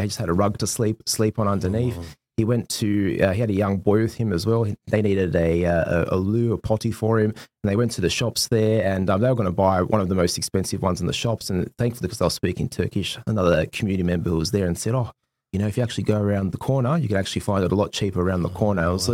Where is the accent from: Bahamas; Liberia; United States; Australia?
Australia; born there; I was born in Australia. Both my parents were born overseas. So my father is from Bulgaria. He's Bulgarian Turk. And my mother was born in England, but her family's from Australia originally.